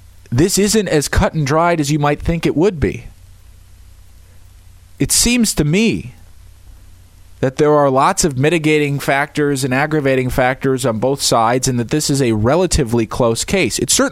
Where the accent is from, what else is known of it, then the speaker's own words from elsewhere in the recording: Wisconsin, United States; I grew up in Wisconsin, love Wisconsin, a Packers fan, Brewers fan, Badgers fan, all of it.